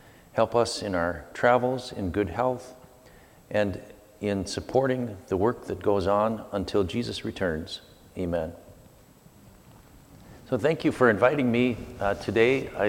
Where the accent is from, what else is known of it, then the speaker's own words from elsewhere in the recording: Tacoma, Washington, United States; born there; I started on the West Coast. My dad served in the state of Washington. I was born there in Tacoma, Washington.